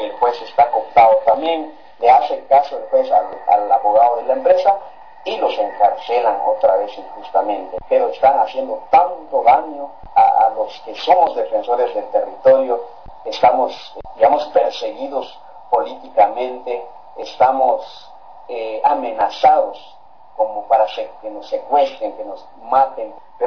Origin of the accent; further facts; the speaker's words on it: Santa Eulalia, Huehuetenango, Guatemala; en mi pueblo no hay ni un doctor para 42 mil personas, solo en Santa Eulalia